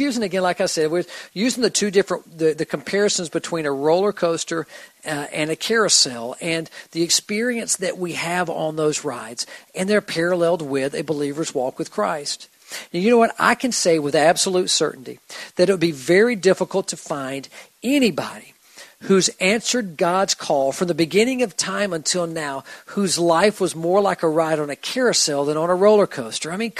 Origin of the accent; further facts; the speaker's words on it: Georgia, United States; I grew up just outside of Atlanta, literally only a few miles away from Six Flags over Georgia.